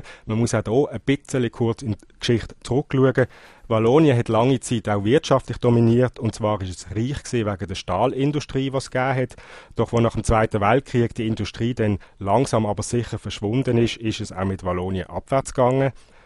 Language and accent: German; Switzerland; now in Belgium; als Schweizer Journalist